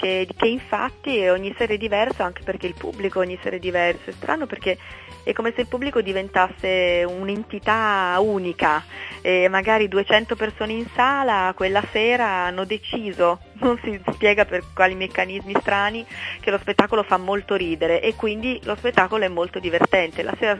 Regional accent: Turin, Piedmont, Italy; Io facevo la scuola di teatro a Torino, perché sono torinese

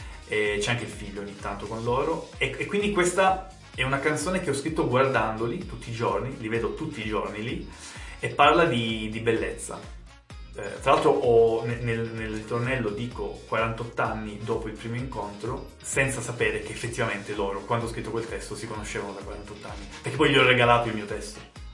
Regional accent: Calabria, Italy; avevo il portoghese quasi a gratis, visto che lo spagnolo già l'avevo. Poi, essendo da calabrese, sono ulteriormente facilitato, visto che fra calabrese e portoghese ci sono un sacco di similitudini.

